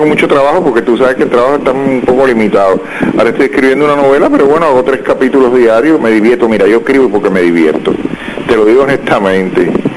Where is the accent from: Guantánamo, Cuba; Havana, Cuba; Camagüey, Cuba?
Havana, Cuba; yo soy de la ciudad, yo nací en La Habana, yo soy muy habanero. Yo he conocido muchas Habanas